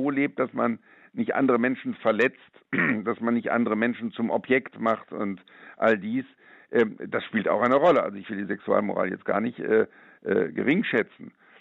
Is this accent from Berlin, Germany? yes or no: no; Bonn, North Rhine-Westphalia, Germany; Ich bin Bonner halt.